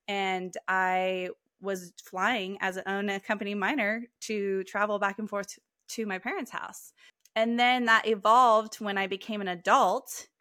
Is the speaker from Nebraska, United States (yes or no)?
no; Alaska, United States; Yeah, so being born and raised here was absolutely epic, to the point where I now am determined to raise my daughter in Alaska